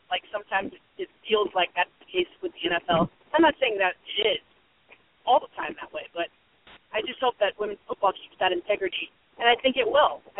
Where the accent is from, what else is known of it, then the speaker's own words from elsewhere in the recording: California, United States; also born or lived in Chicago; I'm pretty much based both in Chicago and Los Angeles. So I'm from California.